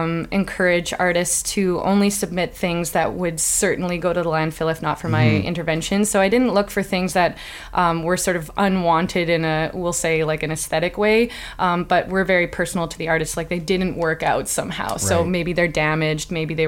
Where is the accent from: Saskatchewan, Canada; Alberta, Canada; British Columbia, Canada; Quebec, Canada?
Saskatchewan, Canada; moved away as an adult; now in Chicago, United States; where I'm based, which is in Chicago. I'm from Saskatchewan, but I've been living there post my MFA at the School of the Art Institute of Chicago for a number of years now.